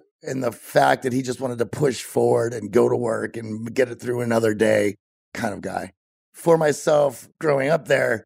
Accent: Greensburg, Pennsylvania, United States; I was born about 40 miles southeast of Pittsburgh, which was a place called Greensburg, which growing up at that time

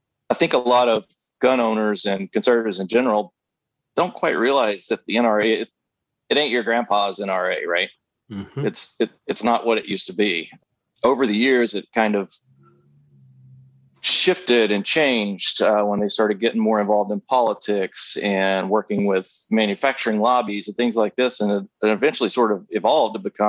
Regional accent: the South, United States; I mean, I'm from the South. I grew up in the South, born and raised. I grew up around guns, hunting, all these things.

